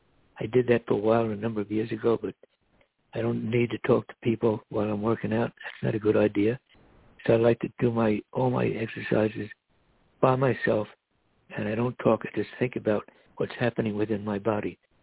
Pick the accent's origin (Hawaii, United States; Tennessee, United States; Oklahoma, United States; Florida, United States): Florida, United States; Miami; now in New York, United States; And to all my Latin friends back home in Miami, I'm broadcasting from New York today.